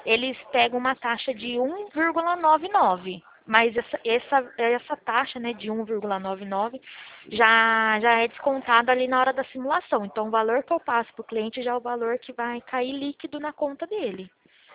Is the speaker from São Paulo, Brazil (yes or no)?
yes; Pirassununga, São Paulo, Brazil; Eu sou de Pirassununga, estado de São Paulo.